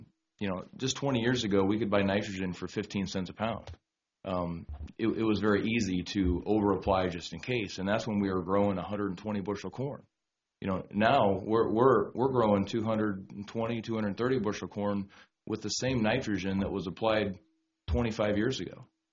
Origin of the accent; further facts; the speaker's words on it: Springfield, United States; I also farm some myself south of Springfield. I'm originally from Springfield and farm several farms in the proposed Phase 2 area.